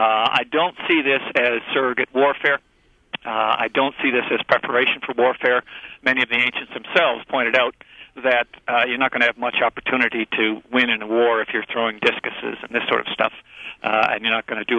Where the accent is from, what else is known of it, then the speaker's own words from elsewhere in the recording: Canada; I mean, America, I'm a Canadian, and Canada even more so, we're fairly young nations.